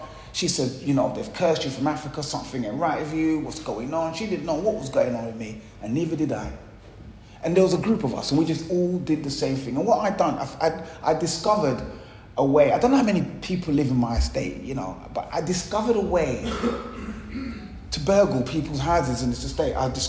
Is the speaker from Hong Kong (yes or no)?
no; Hackney, London, United Kingdom; Where I grew up in East London, Hackney, Clapton, and my world was very small, very, very small. I lived, it was in this estate, Rents Park.